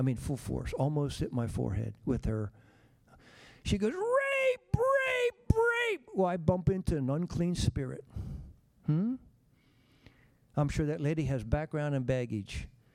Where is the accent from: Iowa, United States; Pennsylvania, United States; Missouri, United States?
Pennsylvania, United States; Manheim; one guy said, "Where are you from?" I said, "Mannheim." "Oh, Mannheim, the auto auction."